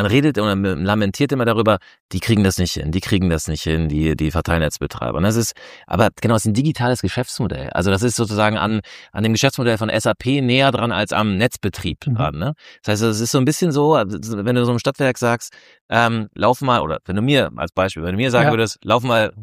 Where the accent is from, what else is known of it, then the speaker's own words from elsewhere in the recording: Northern Germany, Germany; Also ich komme ja auch aus Norddeutschland